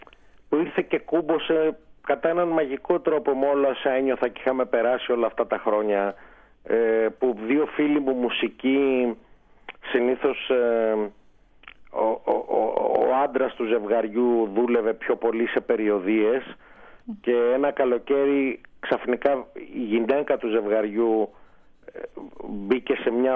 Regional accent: Crete, Greece; θυμηθήκαμε ότι είμαστε και δύο από την Κρήτη

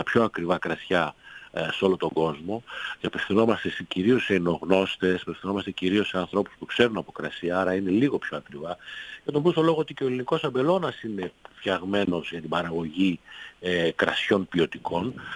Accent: Macedonia, Greece; Ως Μακεδόνας θα πρότεινα να είναι και κρασιά της Βορείου Ελλάδος.

